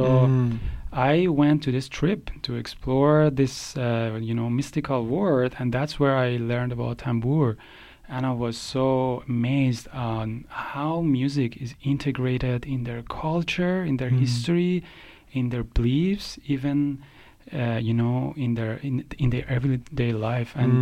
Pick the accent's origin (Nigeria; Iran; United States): Iran; English is a second language; I was born in a family that was very inspired by music, like many other families in Iran.